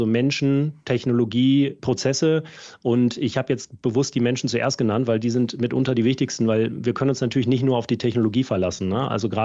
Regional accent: Oldenburg, Lower Saxony, Germany; ich bin Norddeutscher, habe meine Kindheit und Jugend in Oldenburg bei Bremen verbracht. Oldenburg in Oldenburg. Nicht zu verwechseln mit einem kleineren Oldenburg in Schleswig-Holstein.

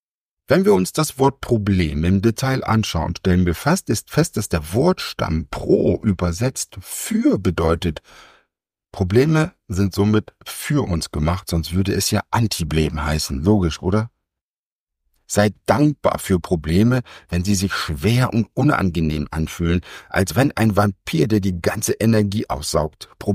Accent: Lower Saxony, Germany; moved away as an adult; now in Munich, Germany; als ich mit meiner jungen Familie nach München gegangen bin. 30 Jahre bin ich hier aufgewachsen in der Region Branschow-Osnabrück und dann hat es mich aber weggezogen.

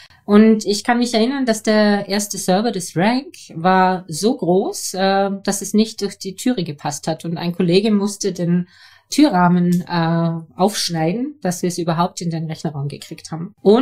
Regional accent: Baden-Württemberg, Germany; Ich glaube, Ulm gilt nicht als international. Also ich komme hier aus der Region.

